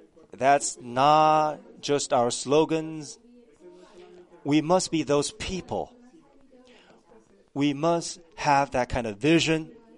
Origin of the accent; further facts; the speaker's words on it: California, United States; now in Northern California, United States; So why did I come to Northern California from Southern California?